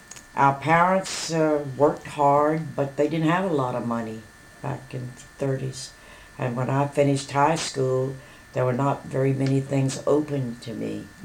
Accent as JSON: {"language": "English", "region": "Louisiana", "country": "United States", "tie": "born or raised there", "said": "I was born in West Feliciana Parish, Louisiana. I lived in the country, and I was the oldest of six children."}